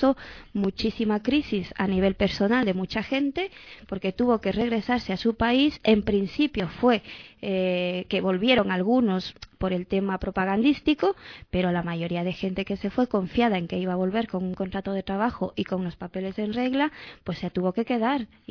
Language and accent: Spanish; Ecuador; now in Spain; Yo soy de origen ecuatoriano.